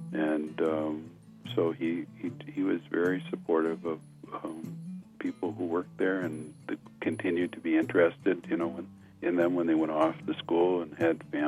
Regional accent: Grand Marais, Minnesota, United States; I grew up in Grand Marais.

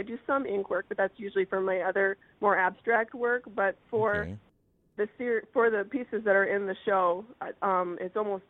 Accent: Fargo, North Dakota, United States; moved away as an adult; also born or lived in Dickinson / Texas / Arizona; Born in Dickinson, North Dakota.

